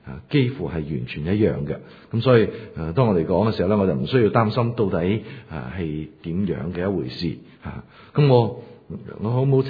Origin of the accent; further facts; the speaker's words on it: China; 發覺呢好似我哋中國人呢有一種嘅觀念